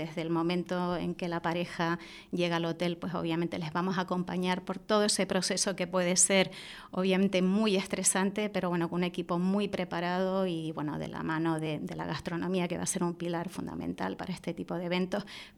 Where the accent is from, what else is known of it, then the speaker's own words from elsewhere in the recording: Canary Islands, Spain; Yo, bueno, nací en Tenerife, me crié en Tenerife, soy chicharrera, como dirían, de importación, porque mis padres no son canarios.